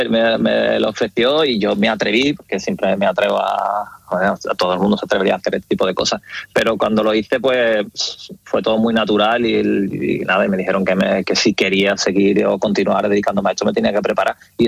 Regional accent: Cádiz, Andalusia, Spain; also born or lived in Italy; yo nací en Cádiz, me crié en el río San Pedro, una barriada cerca de la ciudad, y bueno, con 18 años ya mi familia se vino a vivir a Cádiz capital

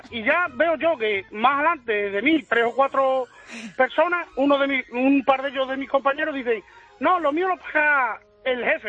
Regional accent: Extremadura, Spain; estaba trabajando por ahí, fuera de Extremadura, de donde soy.

